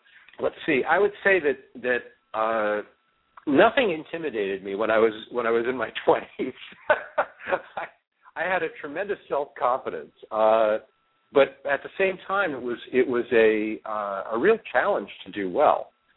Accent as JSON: {"language": "English", "region": "New York", "country": "United States", "tie": "born or raised there", "said": "I mean, look, I grew up in New York in the 50s and 60s with Republican governors and senators"}